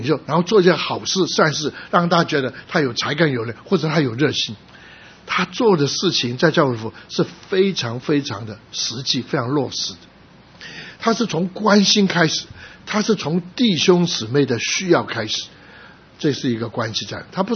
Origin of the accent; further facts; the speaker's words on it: Guangdong, China; 就是我是广东人，所以蛮比较容易找到一些的重的店去打工。